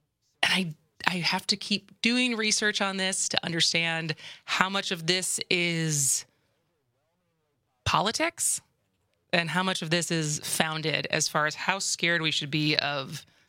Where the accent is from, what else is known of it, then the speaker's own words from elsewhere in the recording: United States; I think, as Americans, we're very used to being American ownership, even if things get exported to different countries for the manufacturing.